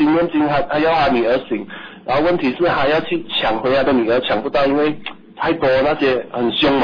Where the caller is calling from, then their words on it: Malaysia; 我是从马来西亚打来的。